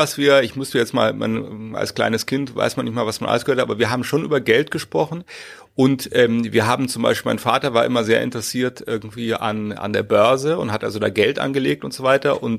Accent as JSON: {"language": "German", "town": "Munich", "region": "Bavaria", "country": "Germany", "tie": "born or raised there", "first_language": "English", "second_language": "German", "said": "meine Mutter hat mit mir Englisch geredet. Das war also meine erste Sprache. Das führte dann dazu, dass ich als dreijähriger blonder Junge in München in Lederhosen im Kinderwagen durch die Stadt geschoben wurde"}